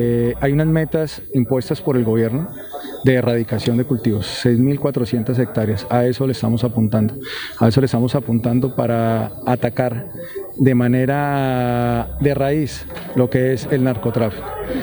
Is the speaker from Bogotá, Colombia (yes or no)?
yes; Bogotá, Colombia; Yo soy bogotano, tengo 46 años, casado con 3 hijos